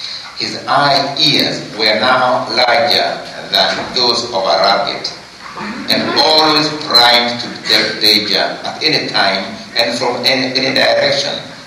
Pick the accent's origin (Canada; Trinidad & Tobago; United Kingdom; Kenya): Kenya; English is a second language; now in Castle, United States; Now, I come from Kenya, although I live here in Castle, California now